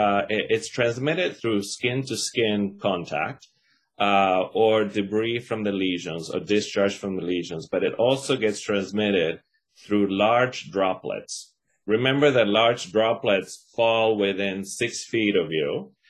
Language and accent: English; Argentina; I'm originally from Argentina, so I actually have the shot, have had the shot.